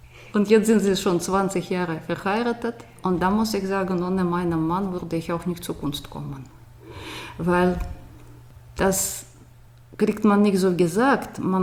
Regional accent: Moscow, Russia; German is a second language; now in Germany; Ich komme aus Moskau, da war ich an der Grenze von Moskau geboren, Moskau-Region eigentlich. Und Moskau ist nicht Russland, es ist was ganz ein bisschen anderes. Und ich bin noch in einem ganz anderen Land geboren, Sowjetunion.

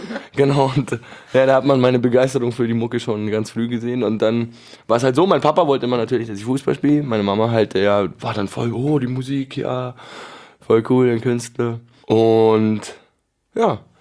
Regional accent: Munich, Bavaria, Germany; born there; Ich bin in München geboren. Mein Papa lebt auch hier schon ewig, der kommt eigentlich aus Österreich. Meine Mama ist auch in München geboren.

